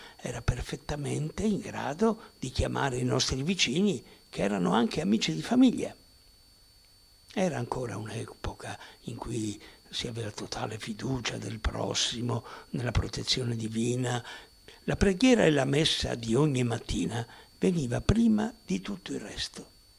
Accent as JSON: {"language": "Italian", "town": "Bergamo", "region": "Lombardy", "country": "Italy", "tie": "born there", "said": "Sono nato a Bergamo e non a Treviglio, come pensano e scrivono in molti. E per me Bergamo non è semplicemente una città lombarda."}